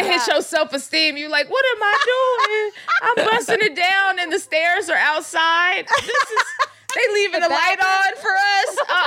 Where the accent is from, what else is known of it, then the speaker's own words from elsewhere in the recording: Texas, United States; now in Los Angeles, United States; Living in LA, like I'm from Texas, so you can go 5 miles and it'll take you 15 minutes.